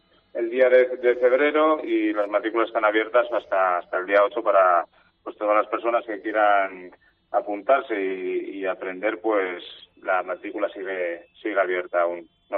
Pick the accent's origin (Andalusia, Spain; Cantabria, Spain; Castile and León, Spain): Castile and León, Spain; Antoñanes del Páramo; yo estoy muy vinculado a la parroquia de mi pueblo, de Antoñanes